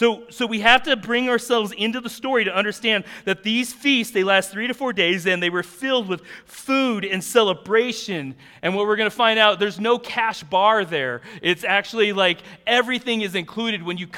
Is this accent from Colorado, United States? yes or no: yes; Colorado, United States; even though I grew up in Colorado